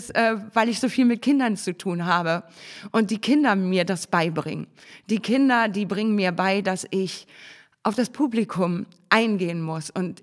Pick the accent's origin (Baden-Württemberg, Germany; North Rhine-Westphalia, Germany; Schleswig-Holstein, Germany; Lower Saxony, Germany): Schleswig-Holstein, Germany; Tetenhusen; Ich bin in Tetenhusen groß geworden und meine Familie hat sich mehr nach Rendsburg orientiert.